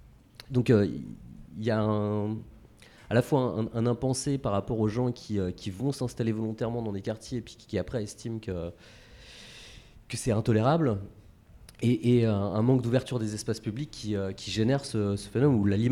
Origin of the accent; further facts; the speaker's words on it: Nanterre, Île-de-France, France; now in Montreuil, France; j'ai grandi à Nanterre, à Pablo Picasso, les Tourailleaux, je sais pas si ça vous dit quelque chose, bon, c'est là que j'ai grandi. Et je me suis installé à Montreuil il y a 16 ans.